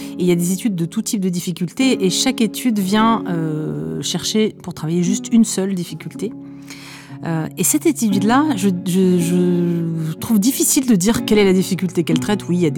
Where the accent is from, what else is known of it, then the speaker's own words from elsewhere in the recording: Marseille, Provence-Alpes-Côte d'Azur, France; mon enfance et mes études littéralement de guitare quand j'étais jeune élève à Marseille au conservatoire